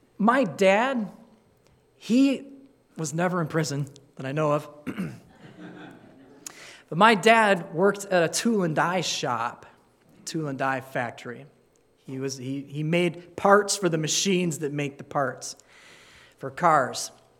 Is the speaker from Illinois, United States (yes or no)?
no; Carp Lake, Michigan, United States; And I'm from Carp Lake, you know? I'm from, like, the country.